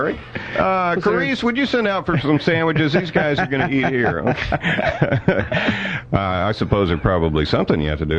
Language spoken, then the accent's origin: English; Pine Bluff, Arkansas, United States; When I was a little kid growing up in Pine Bluff, Arkansas, he made an appearance there